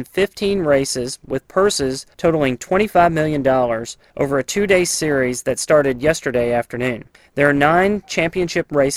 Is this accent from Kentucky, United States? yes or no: yes; Louisville, Kentucky, United States; I grew up around Louisville, Kentucky, the place every thoroughbred owner and die-hard racing fan wants to be the first Saturday in May.